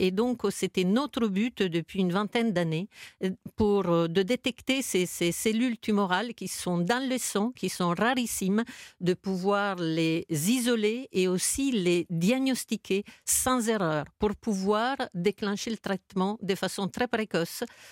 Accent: Italy; now in France; je suis italienne d'origine, que la France m'a donnée

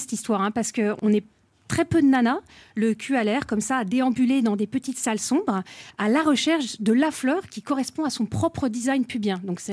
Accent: Versailles, Île-de-France, France; Mais finalement, ça m'arrange parce que comme je viens de Versailles, rapidement, on me compare à quelqu'un.

